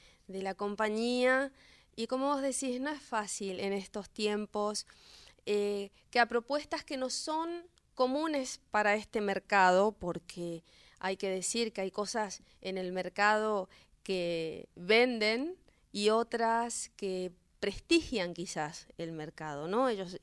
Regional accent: Clorinda, Formosa, Argentina; Yo, de Clorinda Formosa.

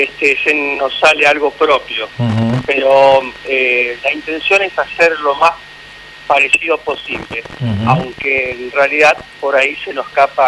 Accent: Reconquista, Santa Fe, Argentina; yo soy acá de Reconquista, norte de Santa Fe, ya casi llegando a Chaco, digamos.

